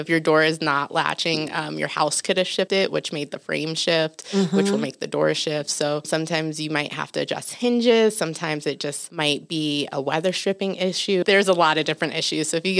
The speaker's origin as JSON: {"language": "English", "town": "Atlanta", "region": "Georgia", "country": "United States", "tie": "born or raised there", "also_born_or_lived": "New York", "lives_now": "Flagstaff, United States", "said": "I came out here from the East Coast, so I'm a New York born girl raised in Atlanta, and moved out here, got into NAU and graduated in 2013 and never left."}